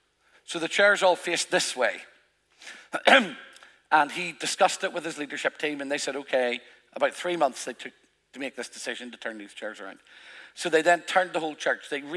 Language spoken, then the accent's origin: English; Northern Ireland, United Kingdom; I come from Northern Ireland.